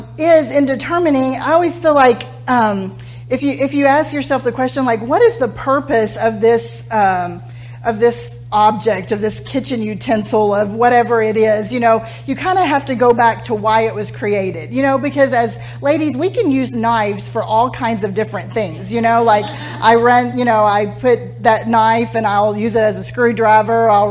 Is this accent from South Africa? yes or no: no; United States; I think that we, as American women, and I don't know about the other women of the world